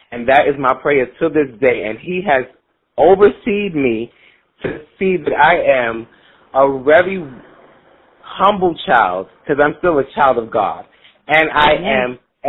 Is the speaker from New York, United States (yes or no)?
yes; Brooklyn, New York, United States; Well, right now we're starting in Brooklyn because that's my hometown and I need to educate my people first.